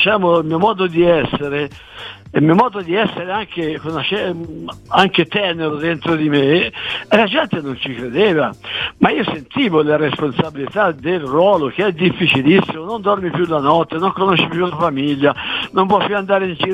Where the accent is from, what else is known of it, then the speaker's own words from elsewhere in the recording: Tuscany, Italy; io sono toscano di scoglio